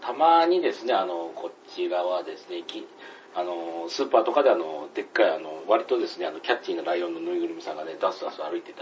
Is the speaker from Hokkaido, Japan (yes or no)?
no; Sendai, Miyagi, Japan; あんまり地元仙台のことを推してないかと思いまして